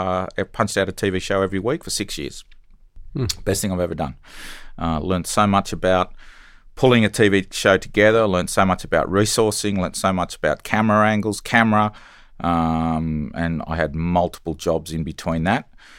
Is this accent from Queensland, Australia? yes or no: no; Canberra, Australian Capital Territory, Australia; I grew up in Canberra.